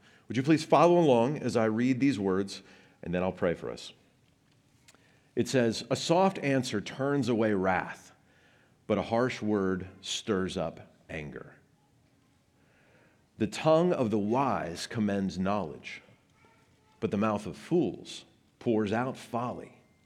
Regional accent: Kentucky, United States; I'm from Kentucky, and it's a little bit like asking, well, what does Colonel Sanders have to say about fried chicken?

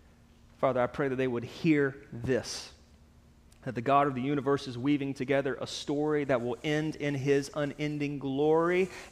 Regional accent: Blue Ridge, Georgia, United States; I'm originally from the North Georgia mountains, Blue Ridge, Georgia. I grew up in a log cabin about a half mile from the Appalachian Trail.

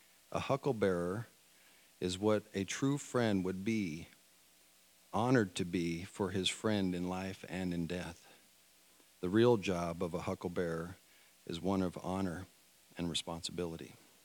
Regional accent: Fort Worth, Texas, United States; he loved being from Fort Worth and the fun memories we cherished growing up in Cowtown.

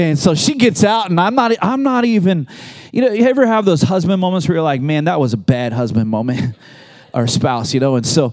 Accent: Washington, United States; I've been in a lot of small planes since I was raised in the San Juan Islands, one of the major modes of transportation to get around the islands.

